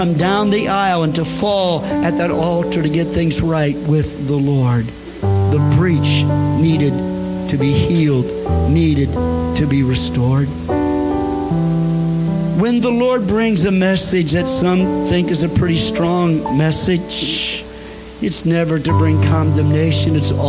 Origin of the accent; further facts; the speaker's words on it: United States; My wife and I, born and raised in the States and U.S. citizens, but we became residents in New Zealand a number of years ago as well